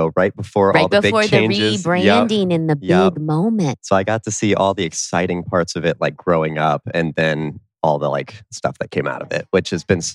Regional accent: Westerville, Ohio, United States; also born or lived in New York; Yep. I grew up in the Westerville, Columbus area. And I've lived here ever since. I lived in New York for a little while doing an internship.

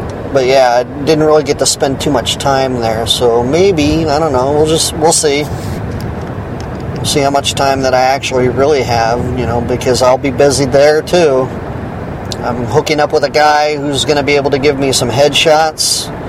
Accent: Oregon, United States; The homecoming game, the USC Trojans will be playing my home state Oregon Ducks.

